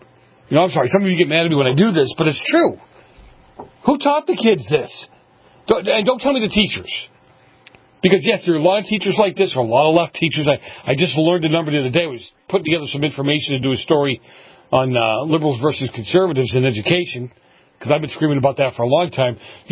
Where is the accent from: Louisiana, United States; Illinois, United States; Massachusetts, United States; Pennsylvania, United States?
Massachusetts, United States; Boston; when I grew up in Boston, I was taught you always walked on the outside of a, you always walked on the sidewalk.